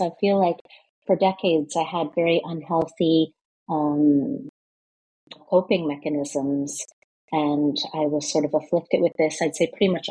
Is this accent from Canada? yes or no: yes; Canada; now in Reykjavik, Iceland; I'm from Canada, but I've been living here in Iceland since 2017 with my husband, who's also Canadian